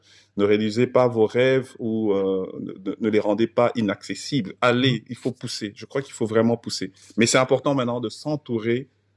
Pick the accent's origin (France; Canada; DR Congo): DR Congo; Alors moi, je suis né au Congo, j'ai grandi au Congo, j'ai étudié au Congo, ma formation de base et mes apprentissages de base viennent du Congo. Mon ADN est africain, donc c'est mon pays, le Congo c'est mon pays, j'y retourne souvent.